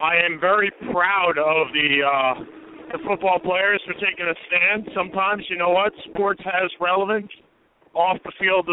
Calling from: New York City, New York, United States; Yes, I am joining you from Midtown Manhattan.

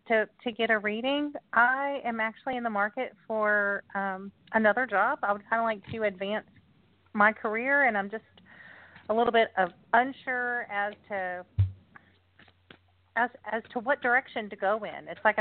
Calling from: Houston, Texas, United States; I'm calling from Houston, Texas.

